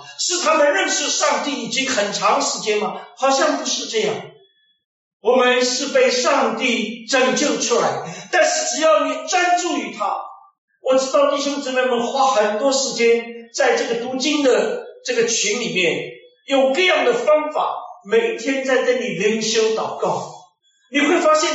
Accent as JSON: {"language": "Chinese", "country": "China", "said": "当然过去我们中国人比较重视那个农历新年"}